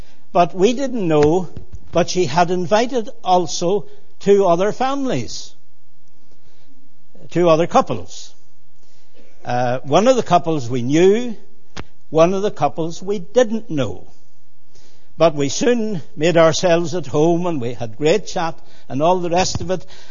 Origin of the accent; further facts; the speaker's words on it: Larne, Northern Ireland, United Kingdom; Well, I come from Larne, and I could say lots of things about Larne this morning, but the one thing that I want to say is this, that we in Larne are a very religious people.